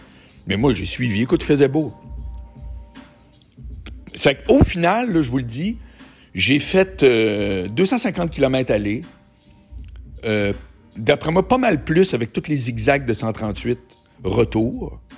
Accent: Quebec City, Quebec, Canada; vu que je viens de Québec, on dirait que je regarde tout le temps vers le Nord pour voir Lévis.

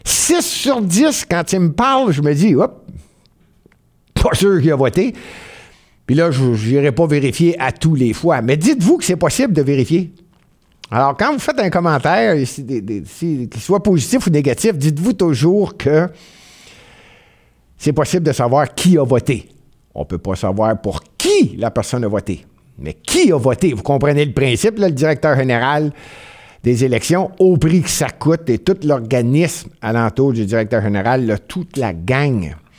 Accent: Montreal, Quebec, Canada; Moi, je suis Montréalais, là.

